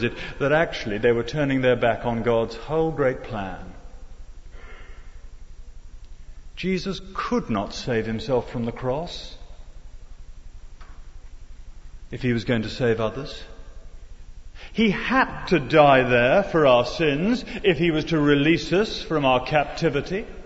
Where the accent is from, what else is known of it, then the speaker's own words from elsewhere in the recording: United Kingdom; You see, we're British and we're civilized, and we'd never dream of doing verse 29.